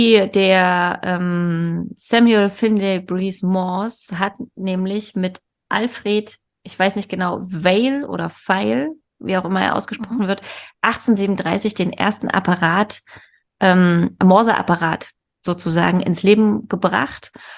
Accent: East Germany, Germany; Ich komme aus dem Osten. Bei uns ist immer gruselig.

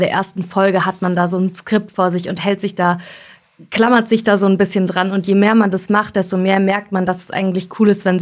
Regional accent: Darmstadt, Hesse, Germany; born there; Ich bin selbst in Darmstadt geboren.

